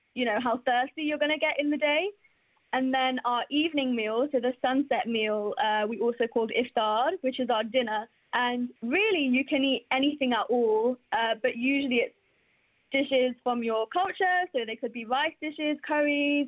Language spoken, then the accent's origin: English; Pakistan; I'm South Asian, I'm Pakistani